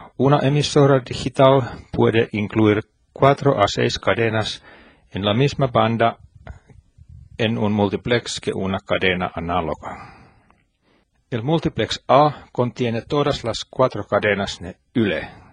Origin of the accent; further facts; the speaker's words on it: Hämeenlinna, Kanta-Häme, Finland; Spanish is a second language; de Hämeenlinna, Finlandia, 500 kilómetros al sur del círculo polar ártico.